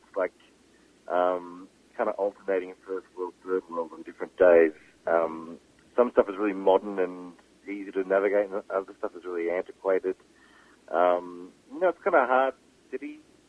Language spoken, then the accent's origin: English; Melbourne, Victoria, Australia; now in New York, United States; I'm from Melbourne, Australia. I grew up there. I've lived a bunch of different places, but Melbourne's still very much my home. It's where all my family is.